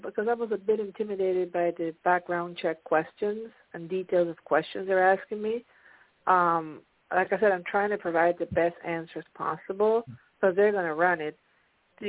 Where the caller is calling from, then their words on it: Pennsylvania, United States; from PA, from Pennsylvania.